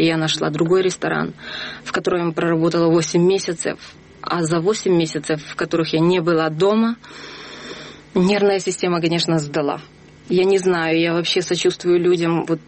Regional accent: Ukraine; И вот смотрите, вот я с Украины.

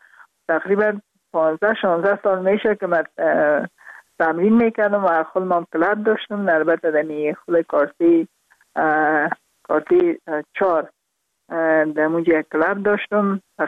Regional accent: Parwan, Afghanistan; also born or lived in Kabul; البته در خود شهر کابل به دنیا آمدیم، من از پروان هستم.

